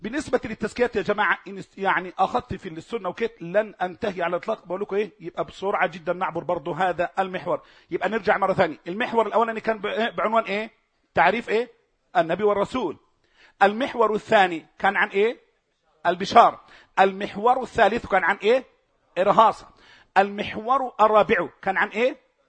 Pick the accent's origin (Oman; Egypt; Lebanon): Egypt; عندنا في مصر